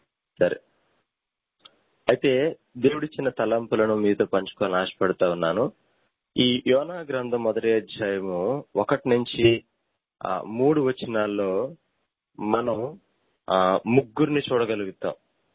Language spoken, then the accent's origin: Telugu; Vetlapalem, Andhra Pradesh, India; దాని తర్వాత 2 రోజులు కూడా మా స్వగ్రామం వేటలపాలెంలోను